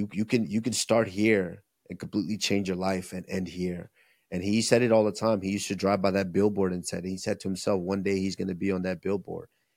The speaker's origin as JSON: {"language": "English", "country": "Nigeria", "said": "But as always"}